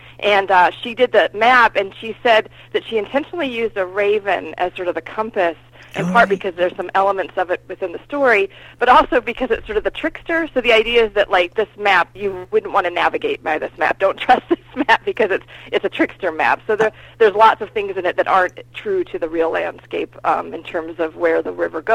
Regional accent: Alaska, United States; Well, I grew up in Alaska, and my husband and daughters and I live about 70 miles northeast of Anchorage, and both my husband and I grew up in this area.

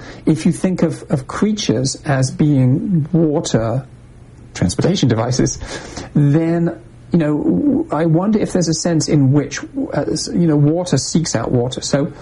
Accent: England, United Kingdom; growing up in England, as I did, you know, where there's this kind of drizzly stuff all the time

